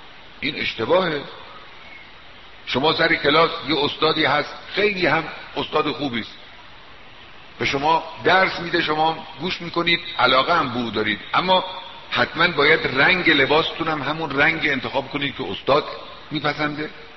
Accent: Iran; ما ایرانی هستیم، باید ایرانی باشیم. ما مسلمانیم، باید مسلمان باشیم.

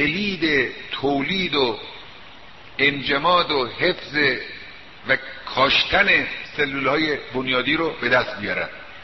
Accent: Iran; ما ایرانی هستیم، باید ایرانی باشیم. ما مسلمانیم، باید مسلمان باشیم.

